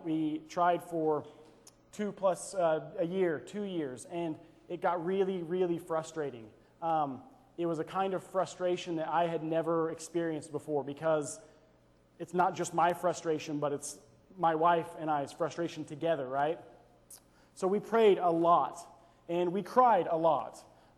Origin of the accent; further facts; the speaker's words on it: Kansas, United States; also born or lived in Anchorage, United States; I'm originally from Kansas, moved to Alaska almost 4 years ago, and lived there for 3 years in Anchorage while I got my MFA